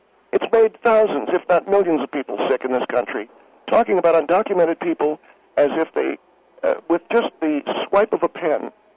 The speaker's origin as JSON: {"language": "English", "town": "San Francisco", "region": "California", "country": "United States", "tie": "born or raised there", "said": "I was born and raised in San Francisco."}